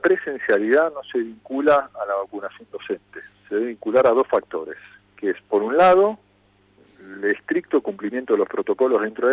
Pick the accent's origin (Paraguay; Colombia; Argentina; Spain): Argentina